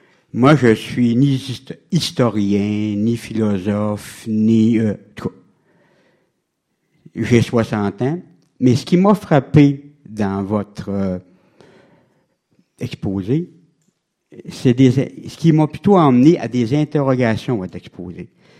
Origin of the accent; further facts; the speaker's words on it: Quebec, Canada; la Mauricie. Quand je vous dis, j'ai eu 60 ans